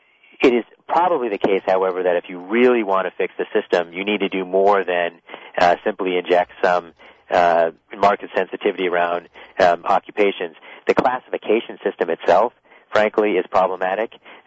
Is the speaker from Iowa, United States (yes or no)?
yes; Iowa, United States; I'm from Iowa myself.